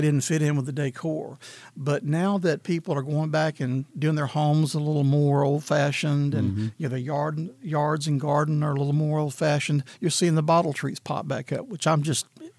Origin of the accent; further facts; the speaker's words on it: Natchitoches, Louisiana, United States; Well, I'm from Natchitoches originally and lived there off and on my entire life.